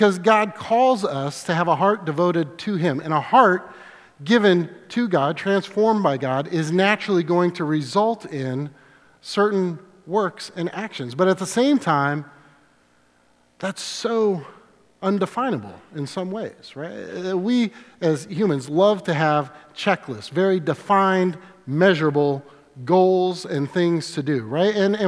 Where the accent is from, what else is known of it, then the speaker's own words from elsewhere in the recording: Washington, United States; also born or lived in New England; because I grew up in Washington State and New England, right?